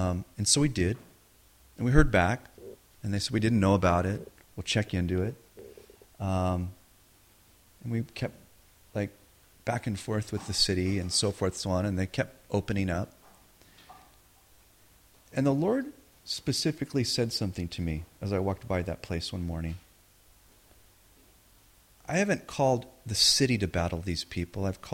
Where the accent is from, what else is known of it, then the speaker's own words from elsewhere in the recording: United States; That's something I'm kind of familiar with coming from the U.S. I grew up on the Pink Panther cartoons.